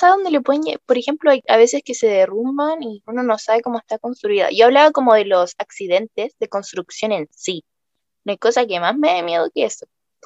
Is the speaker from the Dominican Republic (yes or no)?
no; Chile; soy de Chile y soporto harto como los terremotos y todo eso